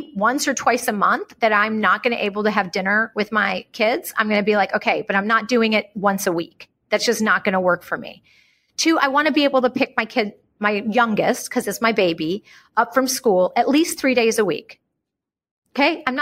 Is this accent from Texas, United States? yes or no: yes; Texas, United States; now in Beverly Hills, United States; So, you know, I'm from Texas.